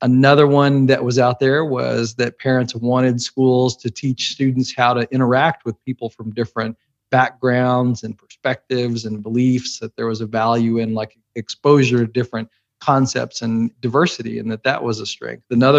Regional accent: Brandenburg, Kentucky, United States; I grew up in Meade County in Brandenburg. And, you know, it's a small town. I think when I grew up, there was definitely more cows than people in the community.

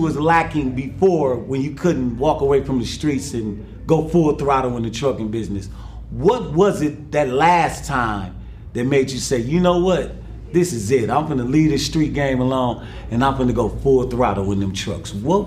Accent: Milwaukee, Wisconsin, United States; you know, we from the Midwest. I'm from Milwaukee.

